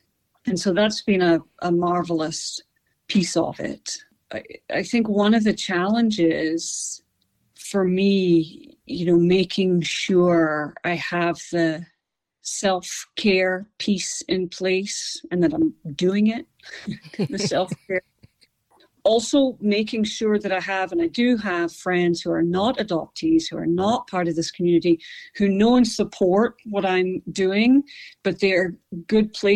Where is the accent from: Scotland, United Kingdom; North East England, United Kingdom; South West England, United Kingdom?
Scotland, United Kingdom; I'm from Scotland.